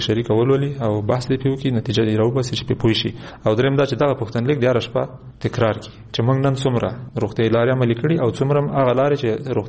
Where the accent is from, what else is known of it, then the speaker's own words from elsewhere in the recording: Kunar, Afghanistan; یعنې زه د کونړ یم خو د کونړ اصطلاحات نه یي